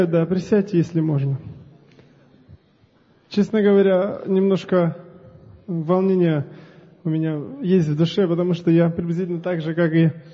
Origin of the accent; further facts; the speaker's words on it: Berdyansk, Zaporizhzhia Oblast, Ukraine; Я из Запорожской области, это город Бердянск.